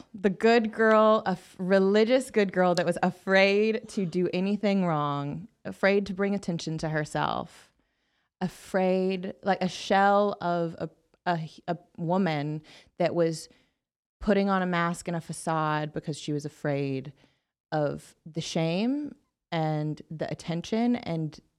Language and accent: English; Bible Belt, United States; I grew up in the Bible Belt.